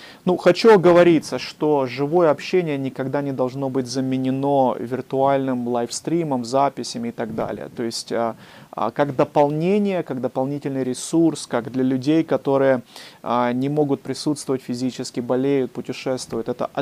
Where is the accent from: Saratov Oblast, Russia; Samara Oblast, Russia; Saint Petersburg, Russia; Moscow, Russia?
Moscow, Russia; born there; И я сам родился в Москве, я не говорю по-украински